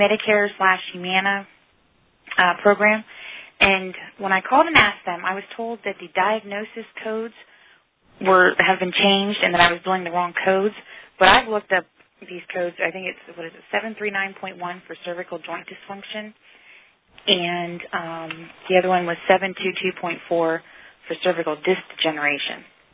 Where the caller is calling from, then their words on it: Ohio, United States; I'm calling from Dr. Clendenin's office in Ohio.